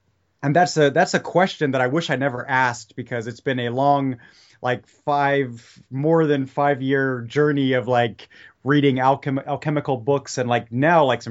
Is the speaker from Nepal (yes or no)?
no; Germany; moved away; also born or lived in Czech Republic; So I lived for 20 years in Europe. Maybe let's start there. I grew up in Germany. I lived in Czech Republic for 10 years.